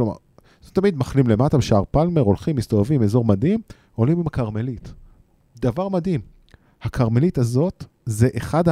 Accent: Kiryat Motzkin, Haifa District, Israel; אני בתור ילד, אני קריאתי במקור

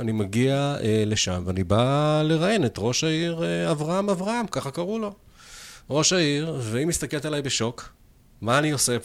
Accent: Kiryat Ata, Haifa District, Israel; בתור ילד, בן 12, תלמיד בית ספר יסודי בקריית אתא

